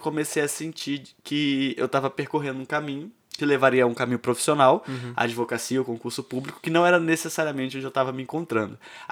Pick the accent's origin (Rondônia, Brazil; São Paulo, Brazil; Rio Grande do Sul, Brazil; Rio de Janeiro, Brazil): Rondônia, Brazil; Só que eu venho de Rondônia e eu não tive a oportunidade de adentrar num curso de teatro logo desde criança, porque na minha cidade não tinha.